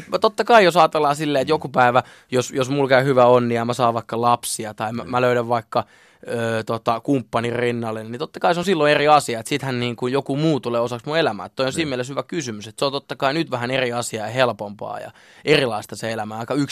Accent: Lahti, Päijät-Häme, Finland; mä oon syntynyt Lahdessa ja mä oon asunut Lahdessa siis niin kuin vanhempien luona ihan siitä niin kuin 0-vuotiaasta 20-vuotiaaksi ja sitten tuossa niin kuin 1,5 vuotta sitten mä muutin omaa kämppää.

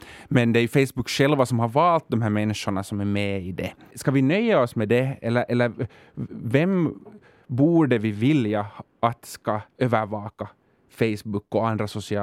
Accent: Finland; Men vad har det för skillnad för mig som finländare?

